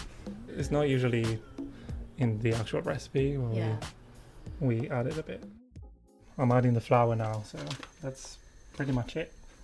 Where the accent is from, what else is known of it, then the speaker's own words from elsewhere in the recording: Italy; I am from Italy